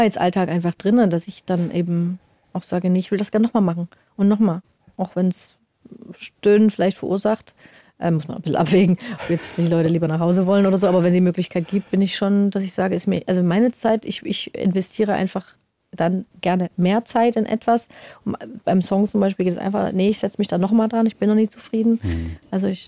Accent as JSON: {"language": "German", "town": "Dresden", "region": "Saxony", "country": "Germany", "lives_now": "Munich, Germany", "said": "ich bin aus Dresden, ja, und will jetzt hier in München den Kita-Platz"}